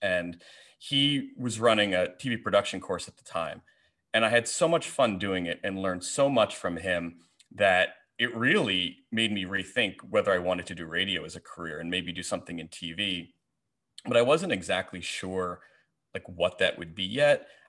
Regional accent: New York City, New York, United States; I mean, it was a big culture shock because I'd spent most of my life, all my life in New York.

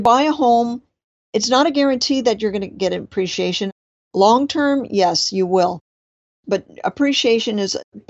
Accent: Florida, United States; Oh, I never had it. I'm from Florida.

